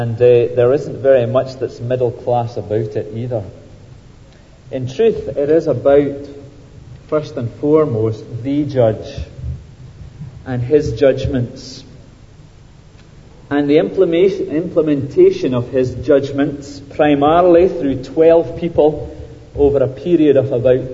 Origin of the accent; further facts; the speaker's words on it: Scotland, United Kingdom; When I was a teenager growing up in Ayrshire